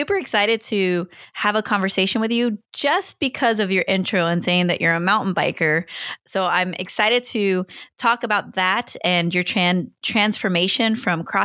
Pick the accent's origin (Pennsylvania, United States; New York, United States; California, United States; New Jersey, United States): California, United States; I'm from California, you know, so I get the middle of the country kind of messed up.